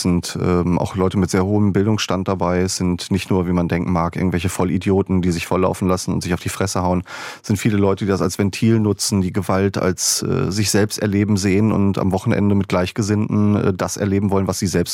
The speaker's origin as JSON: {"language": "German", "region": "North Rhine-Westphalia", "country": "Germany", "tie": "born or raised there", "lives_now": "Dortmund, Germany", "said": "Ja, da ich ja gebürtig aus dem Sauerland bin, ist da schon eher Schalke geprägt, das Umfeld."}